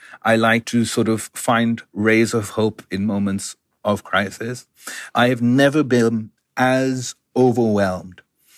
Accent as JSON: {"language": "English", "town": "Larkana", "region": "Sindh", "country": "Pakistan", "tie": "born or raised there", "said": "That 100-kilometer lake that I was talking about includes my hometown of Larkana."}